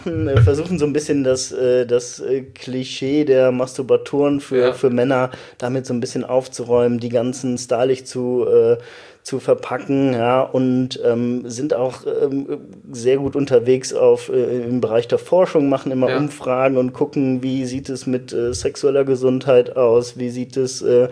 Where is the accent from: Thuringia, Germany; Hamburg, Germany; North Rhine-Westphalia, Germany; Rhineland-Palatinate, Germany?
North Rhine-Westphalia, Germany; Cologne; Ich komme aus Köln.